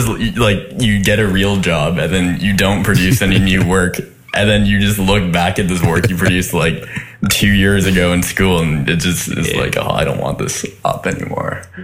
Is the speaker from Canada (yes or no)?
yes; Vancouver, British Columbia, Canada; No, I'm actually from Vancouver. Vancouver proper. So like Kitsilano. Which is pretty rare, I think.